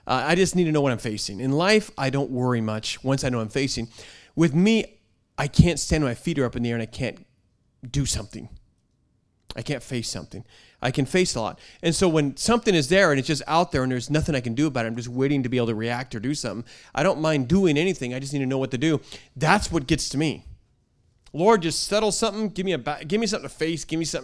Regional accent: Northwest, United States; I remember I was going out to pray one night in Indiana, and I was from the Northwest

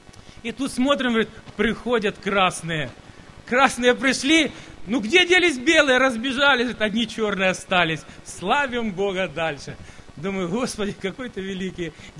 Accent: Ukraine; now in Germany

